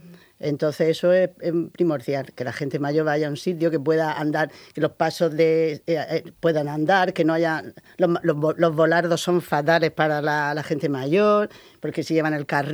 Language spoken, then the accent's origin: Spanish; Murcia, Region of Murcia, Spain; Pues, vamos, yo soy de Santa Eulalia y mi barrio es el mejor de Murcia, por supuesto.